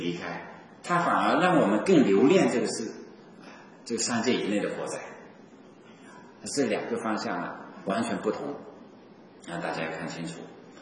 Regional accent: China; 很多人，我们中国人都不喜欢讲死的，活就活着，你讲死都不敢讲。

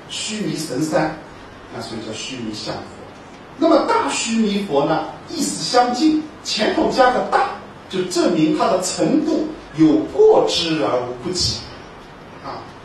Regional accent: China; 就像我们中国人喜欢用3,000一样

